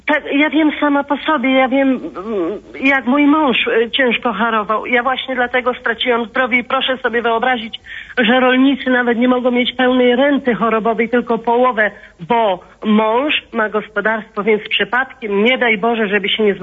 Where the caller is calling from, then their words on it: Subcarpathian Voivodeship, Poland; z Podkarpacia, urodzona rolniczka z krwi i kości.